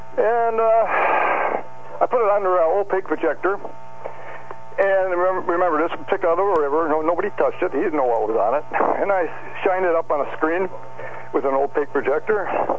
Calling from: Fond du Lac, Wisconsin, United States; Well, I'm calling from Fond du Lac, Wisconsin.

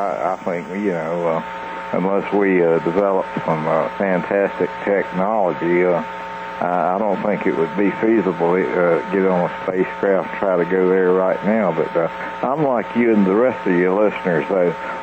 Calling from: North Carolina, United States; in North Carolina.

